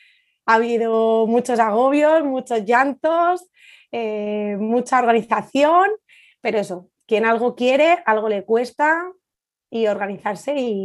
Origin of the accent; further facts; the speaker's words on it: Madrid, Community of Madrid, Spain; now in Castellón de la Plana, Spain; Bueno, yo soy de Madrid.